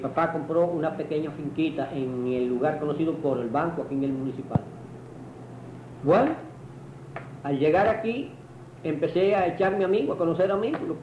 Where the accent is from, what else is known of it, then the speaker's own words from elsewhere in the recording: Palma Soriano, Santiago de Cuba, Cuba; born there; Mire, yo siempre fui campesino. Analfabeto. Yo primeramente nací allá por Palma Soriano